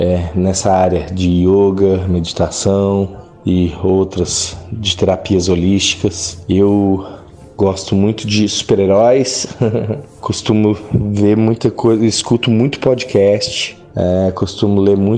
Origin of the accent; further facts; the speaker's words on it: Santo Ângelo, Rio Grande do Sul, Brazil; now in Uberlândia, Brazil; Eu tenho 38 anos. Sou natural de Santo Ângelo, Rio Grande do Sul. Atualmente eu resido em Uberlândia, Minas Gerais e São Paulo, capital.